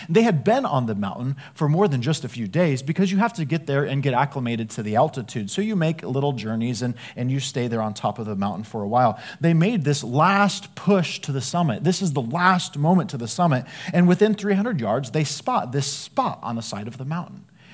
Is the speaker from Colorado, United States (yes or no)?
yes; Colorado, United States; I'm from Colorado originally, love the mountains.